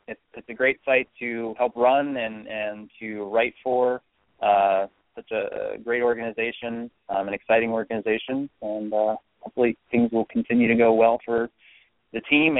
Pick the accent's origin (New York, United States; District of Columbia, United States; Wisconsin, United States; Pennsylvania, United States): Pennsylvania, United States; Pittsburgh; moved away as an adult; now in Minneapolis, United States; I'm born and bred in Pittsburgh. I lived there for over 20 years before heading out west to Minneapolis, which is where I currently reside